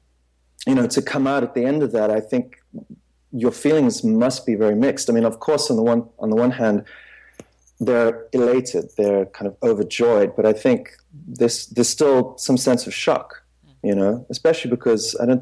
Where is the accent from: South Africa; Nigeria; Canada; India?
South Africa; moved away as an adult; also born or lived in Dublin, Ireland; now in New York, United States; So, yeah, born and raised in South Africa. Moved to Dublin after I'd finished university. And then whilst I was living in Dublin, had the opportunity to finish my film school studies here in New York. So I've been based in New York ever since.